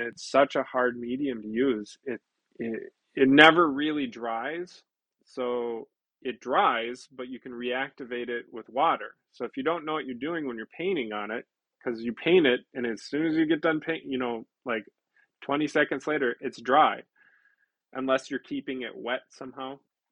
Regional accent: United States; comic books, even for me being an American, I'm used to the system of people wanting it every month

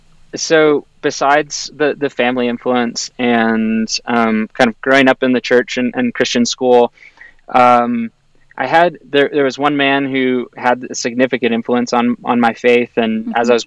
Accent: Charlottesville, Virginia, United States; I am from Charlottesville, Virginia. I was born and raised there. Come from a family of four kids.

